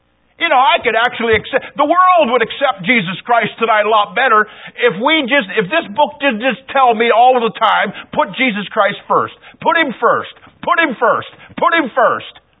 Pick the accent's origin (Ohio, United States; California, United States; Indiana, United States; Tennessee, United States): Ohio, United States; now in New York, United States; When somebody says, no, you're a transplant from Ohio, how long do I have to be out of Ohio before I become a New Yorker?